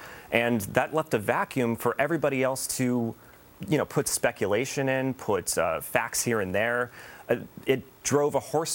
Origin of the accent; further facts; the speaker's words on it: Los Angeles, California, United States; I'm from Los Angeles. We've had a ton of protests over the years